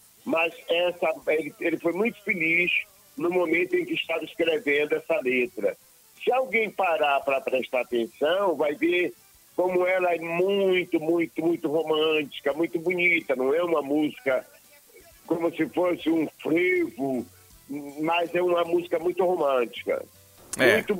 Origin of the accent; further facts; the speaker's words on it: Santiago do Iguape, Bahia, Brazil; Sou de Santiago do Iguape, distrito de Cachoeira.